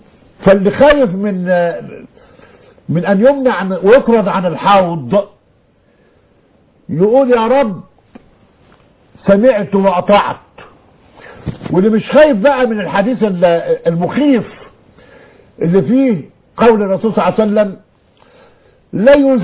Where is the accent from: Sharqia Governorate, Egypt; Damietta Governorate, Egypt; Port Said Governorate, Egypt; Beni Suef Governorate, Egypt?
Beni Suef Governorate, Egypt; Beni Suef; لو اي حد شايفني من بتوع بني سويف هيعرف ان عندنا بني سويف